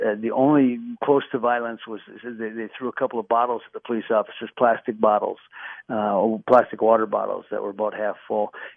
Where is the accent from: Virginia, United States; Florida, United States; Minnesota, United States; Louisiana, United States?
Minnesota, United States; you should be incredibly proud as a Minnesotan to see how they have handled this